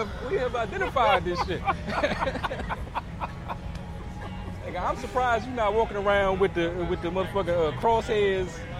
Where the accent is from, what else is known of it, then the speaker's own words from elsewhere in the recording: Springdale, Maryland, United States; Like, I'm from the suburbs of D.C. Like, I grew up in Springdale, Maryland.